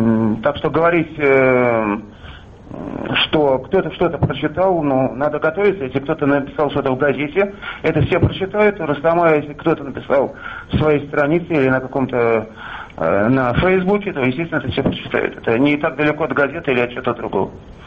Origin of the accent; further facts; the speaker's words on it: Moscow, Russia; я из Москвы.